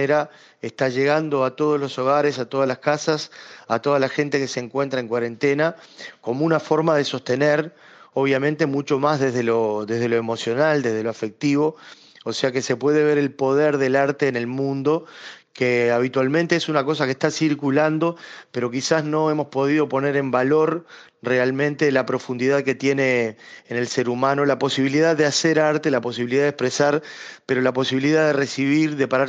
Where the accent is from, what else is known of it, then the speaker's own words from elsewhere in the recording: Montevideo, Uruguay; Estoy hablando desde aquí, de Montevideo, Uruguay. Soy un músico uruguayo vinculado a la música popular